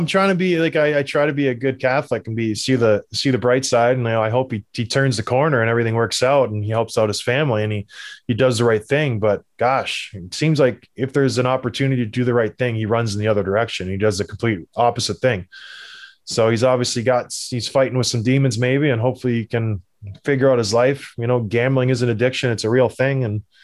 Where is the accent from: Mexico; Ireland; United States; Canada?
Canada; And I'm from Canada.